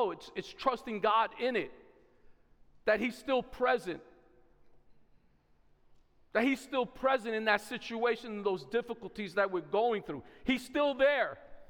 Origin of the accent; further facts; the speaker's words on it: New York City, New York, United States; I'm from New York City, right?